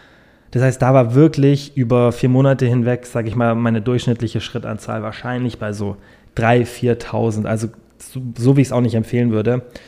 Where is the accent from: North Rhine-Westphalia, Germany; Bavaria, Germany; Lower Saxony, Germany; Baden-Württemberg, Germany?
Bavaria, Germany; gerade ich komme ja aus dem Allgäu, bei uns wird schon im Winter sehr, sehr kalt